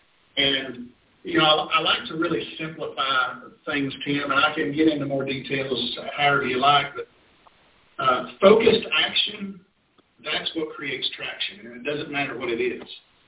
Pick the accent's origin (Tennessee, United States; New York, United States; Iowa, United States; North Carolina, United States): Tennessee, United States; Cleveland; I started in my hometown in Tennessee, Cleveland, Tennessee, just north of Chattanooga.